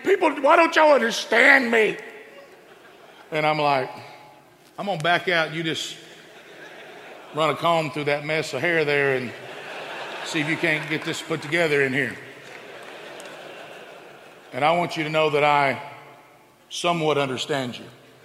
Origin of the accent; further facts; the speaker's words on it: Oxford, Alabama, United States; my wife's from Gunnersville, Alabama, and I'm from Oxford, Alabama, Marshall County.